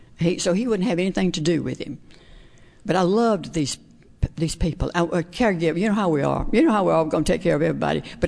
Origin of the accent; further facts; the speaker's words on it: Alabama, United States; I am originally from Alabama.